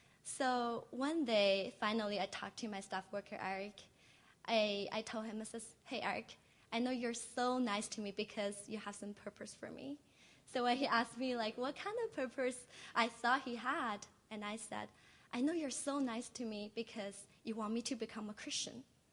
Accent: China; now in abroad; I'm from China.

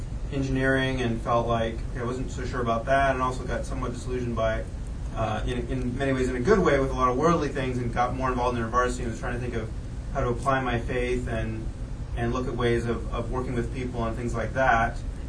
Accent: Davis, California, United States; I grew up in California, actually at UC Davis, if you've heard of that.

